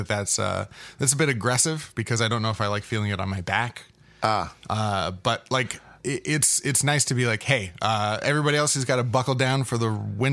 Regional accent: Hermosa Beach, California, United States; Yeah, I grew up in Hermosa Beach.

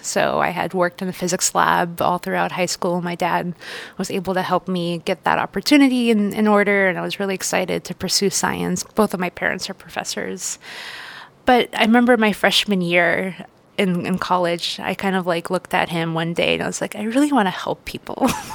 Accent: Egypt; I'm originally from Egypt, and we traveled there growing up a lot.

